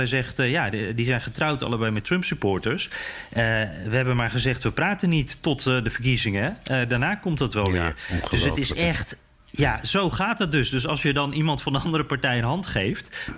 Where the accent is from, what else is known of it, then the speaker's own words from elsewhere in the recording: Netherlands; En daardoor voor ons als Nederlanders ziet het er heel nep uit.